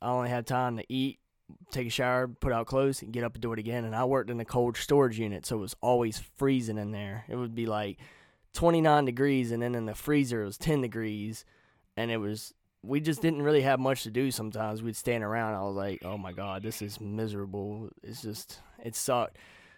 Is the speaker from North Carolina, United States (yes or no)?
yes; Rocky Mount, North Carolina, United States; also born or lived in Wilson; now in Elkton, United States; I'm from Wilson. I was born in Wilson, but raised in Rocky Mount.